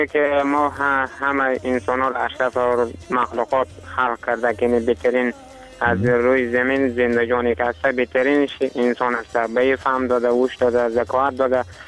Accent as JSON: {"language": "Persian", "region": "Badghis", "country": "Afghanistan", "tie": "born or raised there", "said": "یکی از زادگاه ما همه بادغیس هست دیگه، زیاد دیگه. البته همه ما افغانستان بودم که دوست داریم، ما هم افغانیم. بازم دیگه این سرزمین زادگاه ما که میگه تولد شدیم، میگه تمام شدیم، بزرگ شدیم دیگه."}